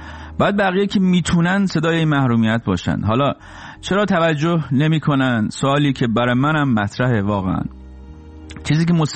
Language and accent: Persian; Iran